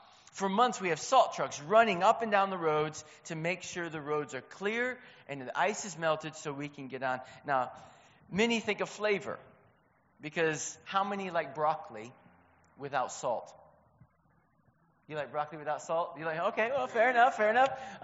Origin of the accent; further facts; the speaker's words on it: Ypsilanti, Michigan, United States; where I grew up near Detroit, Michigan, actually the home of Domino's Pizza, Ypsilanti, Michigan. So if you see a Domino's Pizza, that's where I'm from.